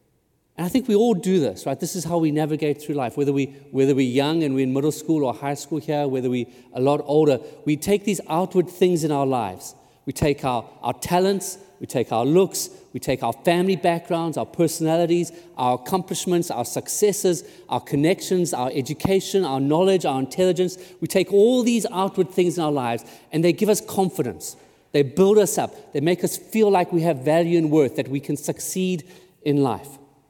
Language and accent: English; South Africa; now in United States; I'm originally from South Africa, and I remember when I came to the States